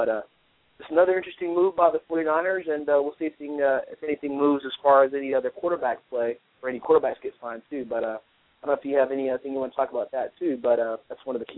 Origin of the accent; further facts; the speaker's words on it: Indiana, United States; I know they got a nice little test with Indiana. I got to give some shout-outs to my home state.